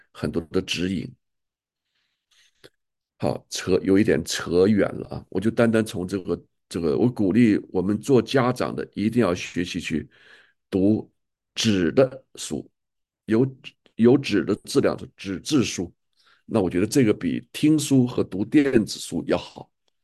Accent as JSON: {"language": "Chinese", "country": "China", "said": "这是我们中国人就是或者是武侠小说"}